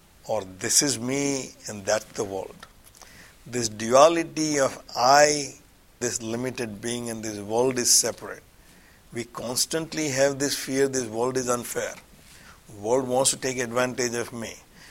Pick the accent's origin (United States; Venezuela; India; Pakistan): India; I grew up in India, which is as a Hindu, so I'm a part of a majority. 80% are Hindu. I'm a Brahmin, so grew up as a Brahmin.